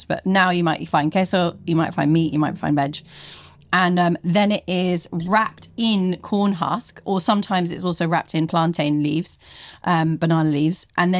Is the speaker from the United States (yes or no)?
no; United Kingdom; So they're not as we British people know tacos to be.